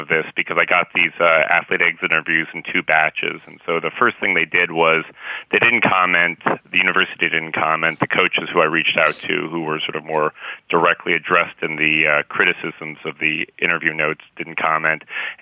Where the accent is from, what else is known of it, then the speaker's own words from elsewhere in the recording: Albuquerque, New Mexico, United States; I just picked UNM because it was my hometown school